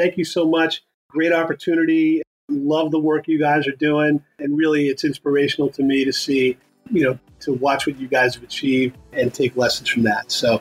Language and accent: English; United States; But being American means to me that I'm fortunate enough to have been born and live in the greatest country in the world